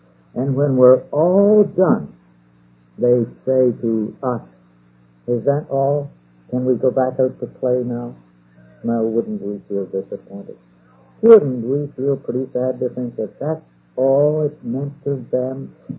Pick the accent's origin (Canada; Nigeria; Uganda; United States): Canada; Ottawa, Ontario; Now, I grew up in Ottawa, the capital of Canada.